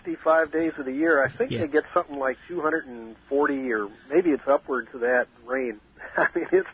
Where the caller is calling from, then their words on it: San Francisco, California, United States; By coincidence, I am calling from the West Coast.